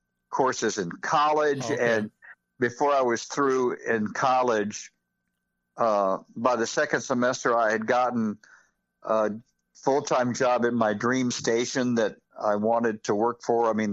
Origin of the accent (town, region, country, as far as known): Texas, United States